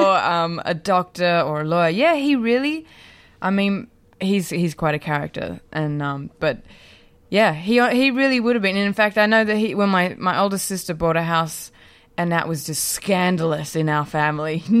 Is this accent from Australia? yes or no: yes; Adelaide, South Australia, Australia; born there; I was born in Adelaide.